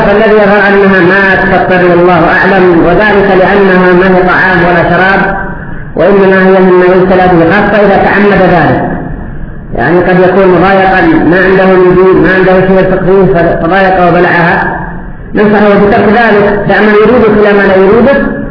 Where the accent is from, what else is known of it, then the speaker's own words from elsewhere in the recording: Yemen; عندنا في اليمن